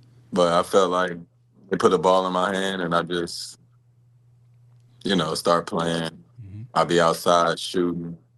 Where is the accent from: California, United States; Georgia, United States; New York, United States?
Georgia, United States; Atlanta; So I wanted to go to like Georgia Tech, because I'm from Atlanta.